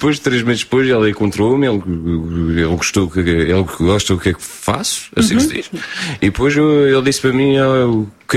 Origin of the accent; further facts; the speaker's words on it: Portugal; now in France; eu sou português, sou orgulhoso.